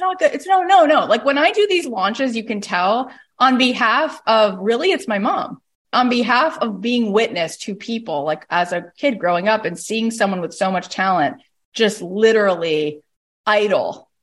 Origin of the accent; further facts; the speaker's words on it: Canada; I'm also Canadian.